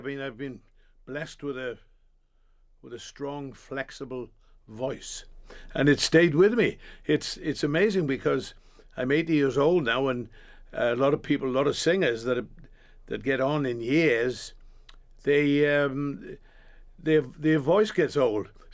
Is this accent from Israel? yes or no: no; Cardiff, Wales, United Kingdom; I'm from Cardiff or thereabouts.